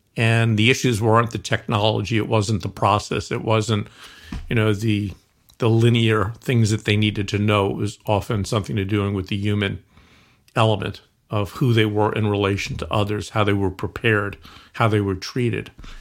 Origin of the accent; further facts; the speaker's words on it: Colombia; I was from Columbia, so they thought that I was something else.